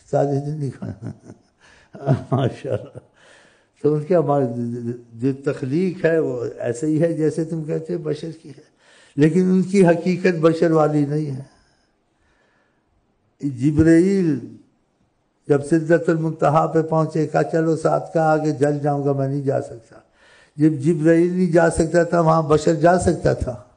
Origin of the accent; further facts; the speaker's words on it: Pakistan; مجھے اپنی قوم عزیز ہے, بھوکے مرتے ہیں مصیبت میں, مجھے پاکستان عزیز, ہمارا وطن.